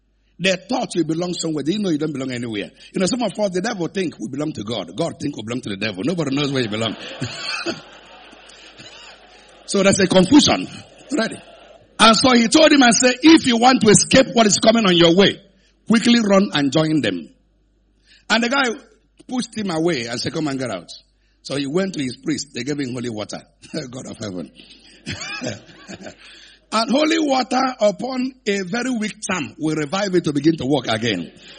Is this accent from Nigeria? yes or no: yes; Onitsha, Anambra, Nigeria; I come from Onitsha. Onitsha is one of the homes of the largest markets in Africa.